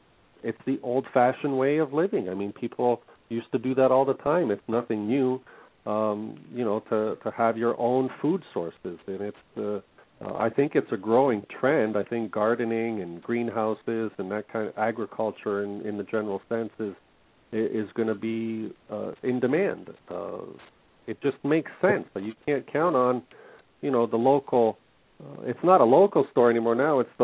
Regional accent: Canada; You know, I grew up in Canada here. I never experienced that.

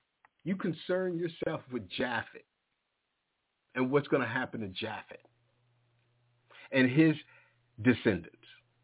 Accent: Maryland, United States; Yeah, but I'm from Maryland. That's where I grew up.

